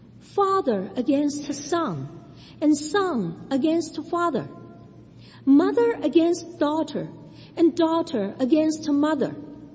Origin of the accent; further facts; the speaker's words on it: Shanghai, China; my hometown, Shanghai, has been promoting social concord since 2010